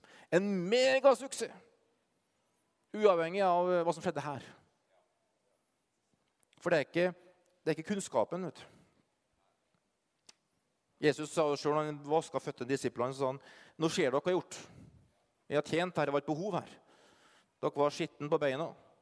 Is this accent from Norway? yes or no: yes; Asker, Akershus, Norway; Ja, jeg har vokst opp i Asker.